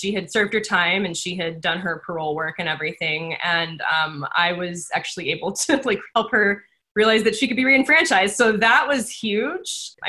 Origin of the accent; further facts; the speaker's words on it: Texas, United States; moved away; also born or lived in New York; I grew up in Texas where it was very red when I last was able to vote there. And then I lived in New York where it was always very blue. And now I'm in Oregon